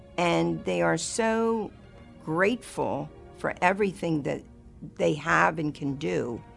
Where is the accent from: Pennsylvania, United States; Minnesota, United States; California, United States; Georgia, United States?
Pennsylvania, United States; Worcester; I'm from Worcester, Pennsylvania.